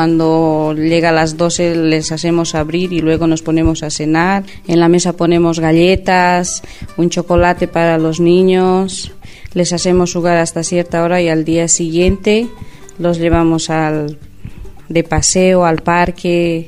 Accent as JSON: {"language": "Spanish", "region": "La Paz", "country": "Bolivia", "moved": "yes", "lives_now": "Bolaños de Calatrava, Spain", "said": "soy de Bolivia, de La Paz. Llevo aquí en España 7 años, estoy aquí en Bolaños de Calatrava, en la ciudad de Castilla-La Mancha."}